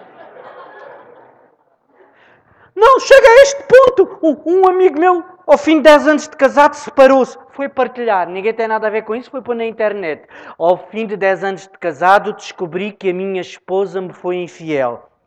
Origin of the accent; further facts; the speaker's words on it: Beja, Alentejo, Portugal; eu sou de Beja.